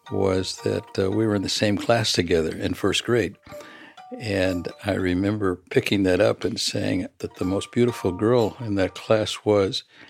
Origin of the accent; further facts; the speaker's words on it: Los Angeles, California, United States; born there; architect, born in historic Filipino Town, Temple and Baudry, about half a dozen blocks from City Hall now.